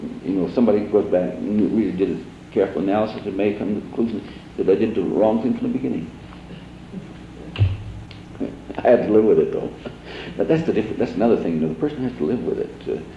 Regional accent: Newfoundland and Labrador, Canada; born there; I was born in Newfoundland, Labrador.

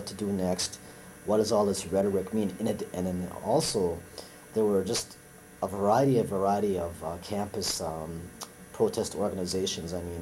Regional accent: Wisconsin, United States; the draft board I would have to appear in front of was back in my hometown, that county, Manitowoc County.

